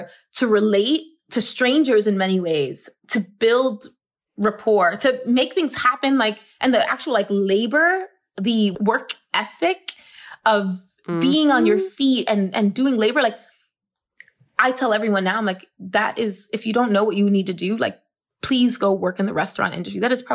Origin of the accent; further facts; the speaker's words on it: Bronx, New York, United States; I'm a Scorpio. I'm from the Bronx. I'm Puerto Rican.